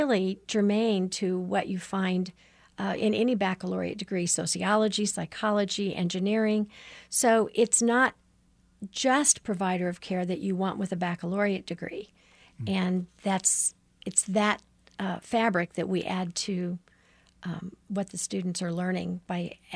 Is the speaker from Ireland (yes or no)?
no; Missouri, United States; now in Kansas City, United States; Well, I'm from a rural area, from a farm in Missouri, and have lived in Kansas City for 35 years. So I'm very familiar with the Kansas City area and yet have those country roots.